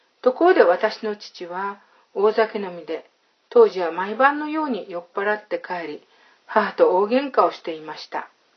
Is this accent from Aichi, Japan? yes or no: yes; Aichi, Japan; 私は愛知県出身ですが